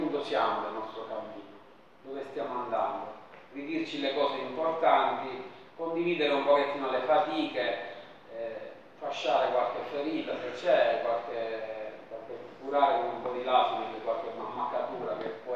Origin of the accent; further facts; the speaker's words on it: Agrigento, Sicily, Italy; io vengo dalla diocesi di Agrigento, quindi la conoscevo già l'associazione